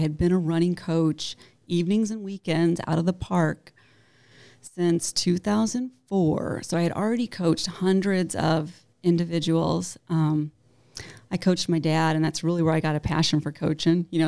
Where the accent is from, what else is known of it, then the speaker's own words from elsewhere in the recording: Collinsville, Illinois, United States; I went to Collinsville High School, and then I live in Maryville, so then got my undergrad at SIUE. So I've always been in this area, and this is my town